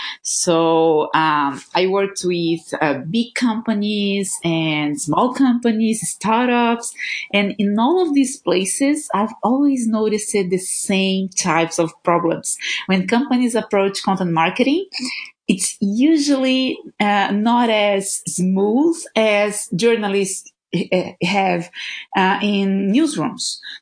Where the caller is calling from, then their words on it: Florianópolis, Santa Catarina, Brazil; I'm calling from Content Tools house. It's we are in Floripa, Brazil. It's a small island on South Brazil, surrounded by more than 40 beaches